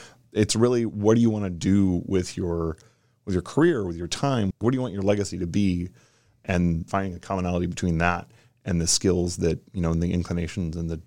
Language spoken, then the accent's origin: English; Jacksonville, Florida, United States; I grew up here in Jacksonville. We watched the launches on a regular basis.